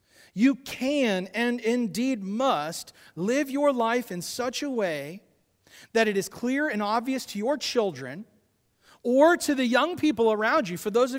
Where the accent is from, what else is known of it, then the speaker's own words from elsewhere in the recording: Columbus, Ohio, United States; I grew up in Columbus, and I've been to many, many funerals. My dad was a pastor, and I didn't see this in Columbus.